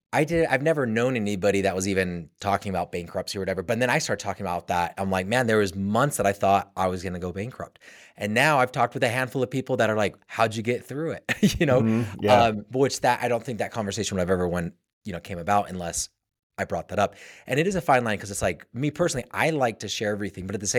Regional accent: Utah, United States; Me growing up in Utah, I've always kind of tied it to religion

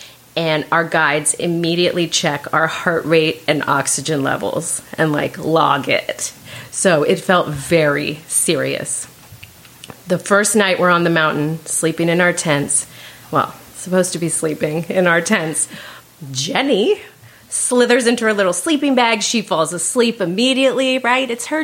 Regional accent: California, United States; I grew up in Orange County. Like, I had jean shorts and a bathing suit.

